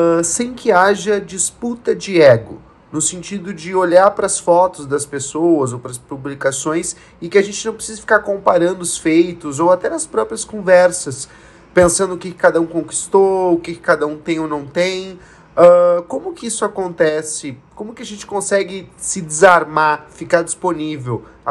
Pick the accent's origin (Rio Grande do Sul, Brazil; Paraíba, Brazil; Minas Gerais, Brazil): Rio Grande do Sul, Brazil; Porto Alegre; now in São Paulo, Brazil; Eu sou da cidade de Porto Alegre, no Rio Grande do Sul, mas eu moro aqui em São Paulo. Eu tenho 30 anos